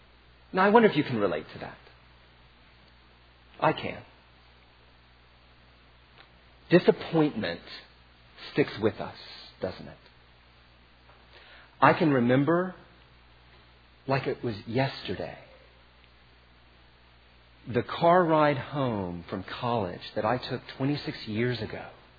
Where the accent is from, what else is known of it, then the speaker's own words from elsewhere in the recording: East Coast, United States; now in Pacific Northwest, United States; I understand that, you know, I'm from the East Coast where we're all cold and hard and emotionally repressed. I get that. And that I've moved to the West Coast, and not just anywhere on the West Coast, but the Pacific Northwest